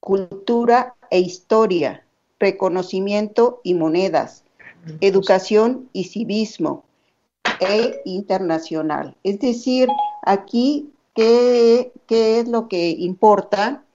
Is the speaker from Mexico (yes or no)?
yes; Mexico; Y bueno, ¿qué crea uno como mexicano? Y uno dice, bueno, yo quiero ser psicoanalista, ¿no?